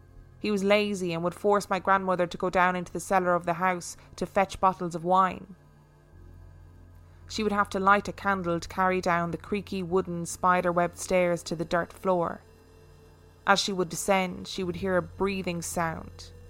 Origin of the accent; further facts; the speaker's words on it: Boston, Massachusetts, United States; She would tell me while I was growing up in Boston just how much I reminded her of her mother.